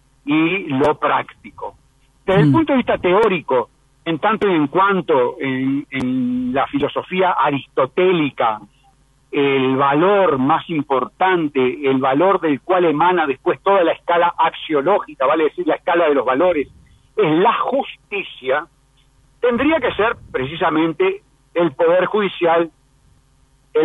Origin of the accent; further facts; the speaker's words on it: Uruguay; inmigrante francés en Uruguay, pero yo soy uruguayo y no tengo más que esa ascendencia de mi abuelo